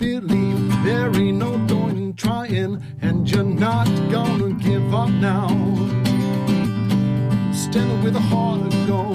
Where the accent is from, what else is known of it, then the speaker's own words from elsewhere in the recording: Cambridge, Scotland, United Kingdom; growing up in Cambridge, you know, it's not like you're in London.